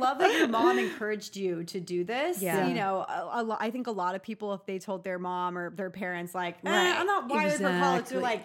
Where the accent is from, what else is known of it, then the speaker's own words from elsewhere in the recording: Texas, United States; Like, I'm from Texas. I want to meet her.